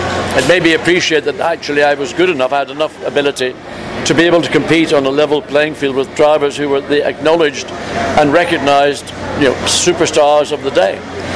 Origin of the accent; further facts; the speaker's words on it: Northern Ireland, United Kingdom; Well, I grew up in Northern Ireland